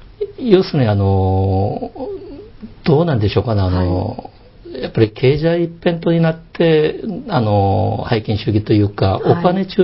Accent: Seoul, South Korea; Japanese is a second language; moved away as an adult; now in Japan; 生まれも育ちもソウルで、

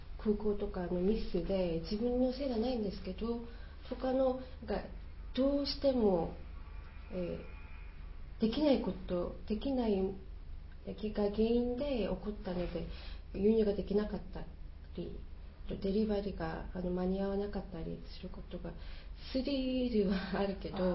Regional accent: South Korea; Japanese is a second language; now in Japan; 韓国から今年の3月に来て、今日本語の学校で日本語を勉強しています。

